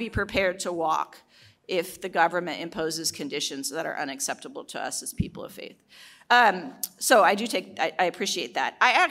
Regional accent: Indiana, United States; including Ohio and my home state of Indiana.

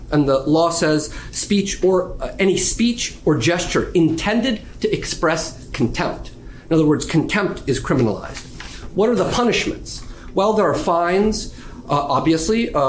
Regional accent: Russia; English is a second language; So I'm from Russia. I was born there.

